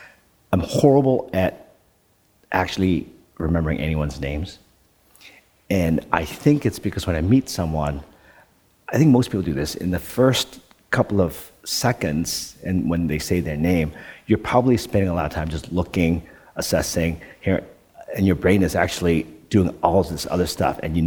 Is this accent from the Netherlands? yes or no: yes; Netherlands; now in Canada; When I grew up in Holland, we had two TV stations, and the program didn't start until 10 o'clock or 9 o'clock or something in the morning. And it was only on Saturdays. So when I arrived in Canada